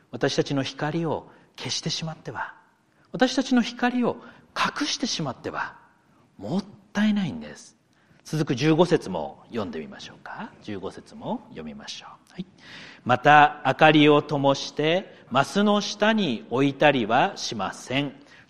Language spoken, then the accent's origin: Japanese; Akita, Japan; 妻も改めて秋田の食べ物って面白いねって言っていました。そこで生まれ育った私にはもちろん面白いという自覚はないんですけれども